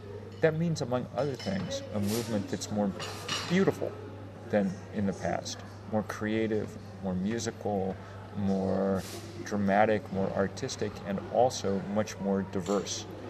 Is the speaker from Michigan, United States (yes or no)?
no; Vermont, United States; in 2006, I organized a march across Vermont, my home state, with 1,000 people